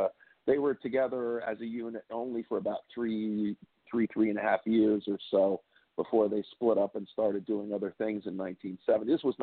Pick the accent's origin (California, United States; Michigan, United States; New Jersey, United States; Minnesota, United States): New Jersey, United States; Wayne; Yeah, I was born there. I was born in Patterson, but I actually grew up in Wayne Township.